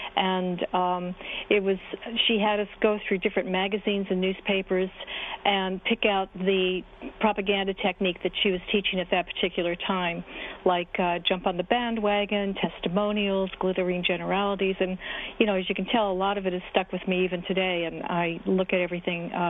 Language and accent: English; Tucson, Arizona, United States; now in New York, United States; I grew up in Tucson, Arizona, and she was an English teacher at Palo Verde Junior High School.